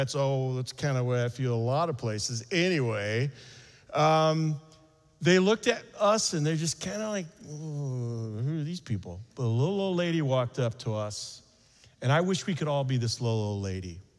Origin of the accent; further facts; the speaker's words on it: Minneapolis, Minnesota, United States; I said, we're from Minneapolis area.